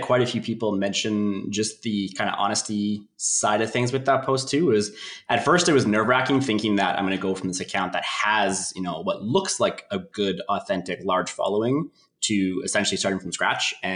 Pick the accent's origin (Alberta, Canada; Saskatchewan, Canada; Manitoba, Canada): Alberta, Canada; Edmonton; I go by he, him. I am from Edmonton, Alberta, Canada.